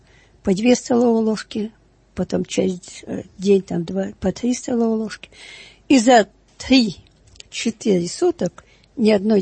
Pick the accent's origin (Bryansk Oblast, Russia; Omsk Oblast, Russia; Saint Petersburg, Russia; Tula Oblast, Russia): Tula Oblast, Russia; Я из Тульской области, недалеко от города Ефремова.